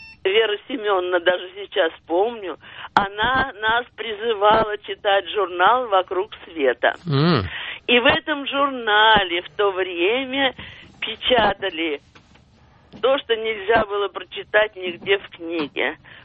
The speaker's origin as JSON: {"language": "Russian", "region": "Moscow", "country": "Russia", "tie": "born there", "said": "Значит, я родилась в Москве, но война бросала в разные места."}